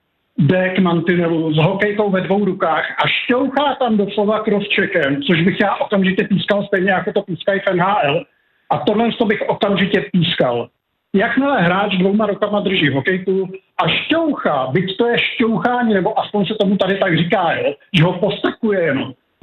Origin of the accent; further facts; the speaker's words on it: Jindřichův Hradec, South Bohemian Region, Czechia; já jsem fanoušek hokeje, já jsem od Jindřichova Hradce